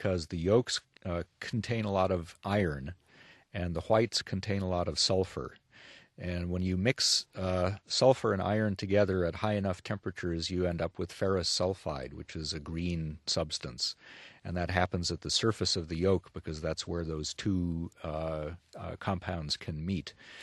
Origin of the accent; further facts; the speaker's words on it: Midwest, United States; Although, you know, when I was growing up in the Midwest, I can remember the only fish we really could get that was okay was swordfish.